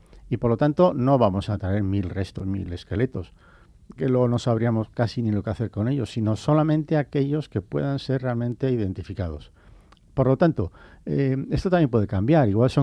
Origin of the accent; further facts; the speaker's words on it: Beasain, Basque Country, Spain; pues yo soy de Beasain, ¿no?